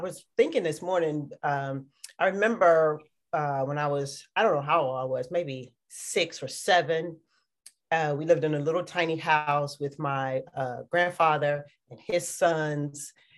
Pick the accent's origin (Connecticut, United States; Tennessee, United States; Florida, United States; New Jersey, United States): Tennessee, United States; Murfreesboro; I am originally from Tennessee, Murfreesboro, Tennessee, a small town, 20-25 minutes east of Nashville. It's one of those towns where everybody knows everybody.